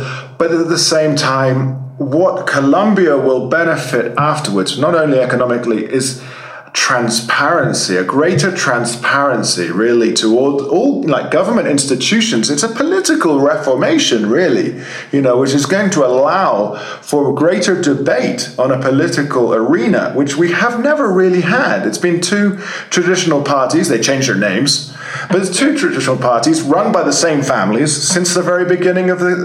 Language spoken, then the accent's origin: English; England, United Kingdom; But, you know, as an Englishman myself, it's like, well, hang on a second, what is needed?